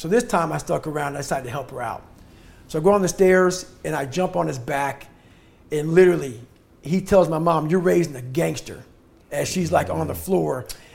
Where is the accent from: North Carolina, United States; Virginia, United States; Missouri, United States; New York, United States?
New York, United States; Buffalo; Well, I grew up in Buffalo, New York.